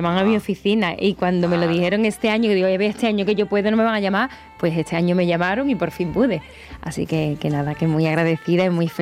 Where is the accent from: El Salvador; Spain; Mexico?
Spain; Seville, Andalusia; además en Sevilla, que yo, como en mi tierra